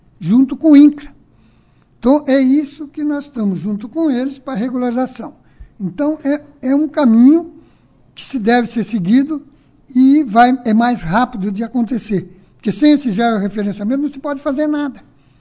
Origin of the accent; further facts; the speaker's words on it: Bandeirantes, Paraná, Brazil; born there; Eu nasci em Bandeirantes há 77 anos atrás. Sempre lutei por Bandeirantes.